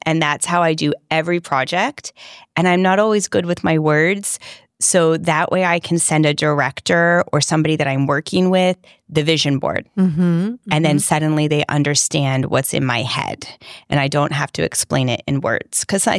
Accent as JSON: {"language": "English", "region": "Florida", "country": "United States", "tie": "born or raised there", "said": "Kim, we're so lucky because where we grew up in South Florida, I mean, we went to school and experienced friends of, like, all backgrounds."}